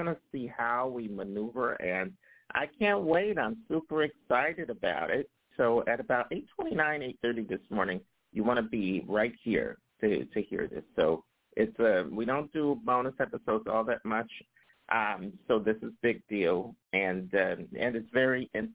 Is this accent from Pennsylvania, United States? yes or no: yes; Philadelphia, Pennsylvania, United States; I grew up in Philadelphia.